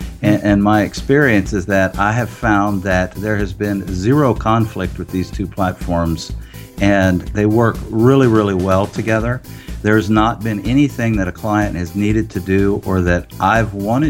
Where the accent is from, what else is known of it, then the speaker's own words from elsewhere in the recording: Ville Platte, Louisiana, United States; Well, I'm from a very small town in South Louisiana, Ville Platte, Louisiana. It's French for flat town. I live in the heart of Acadiana, which is consists of 13 parishe